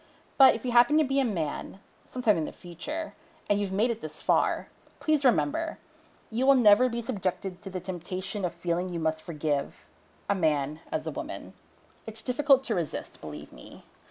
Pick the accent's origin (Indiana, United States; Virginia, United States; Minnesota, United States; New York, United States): New York, United States; New York City; 2, where you're from? I'm from New York City.